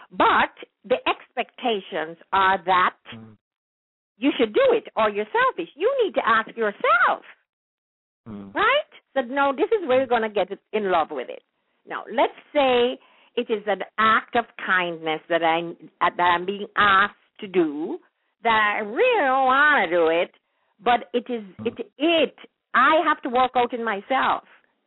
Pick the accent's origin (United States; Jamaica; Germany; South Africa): Jamaica; Kingston, Saint Andrew; born there; Not really, but I was born in Kingston, actually, in St. Andrew. St. Andrew.